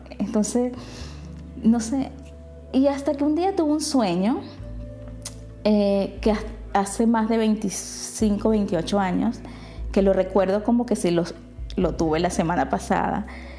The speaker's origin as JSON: {"language": "Spanish", "country": "Venezuela", "moved": "yes", "lives_now": "Netherlands", "said": "cuando salí de Venezuela como que me desconecté un poco, aunque seguía siempre conectado con mis ángeles. Y bueno, llegar aquí a Holanda"}